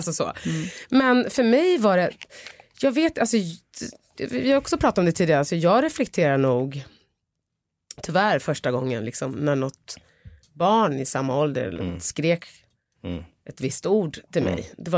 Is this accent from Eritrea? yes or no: yes; Eritrea; Jag kom ursprungligen från Eritrea och det har varit viktigt för dem att vi ska kunna språket och den kulturen